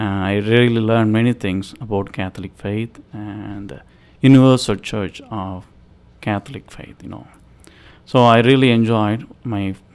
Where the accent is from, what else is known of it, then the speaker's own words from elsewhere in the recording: India; English is a second language; moved away as an adult; now in United States; I am from India, came to Indiana, you know.